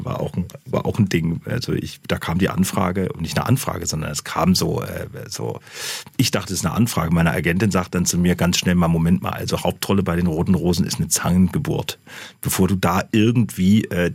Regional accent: Berlin, Germany; now in Stuttgart, Germany; Berlin ist meine Heimat, das ist einfach so

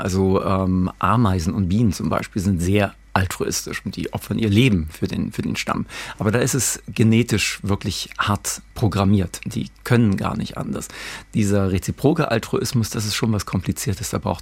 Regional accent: East Germany, Germany; Ich bin in der DDR aufgewachsen und ich hatte da schon immer irgendwie Schwierigkeiten mit dem System.

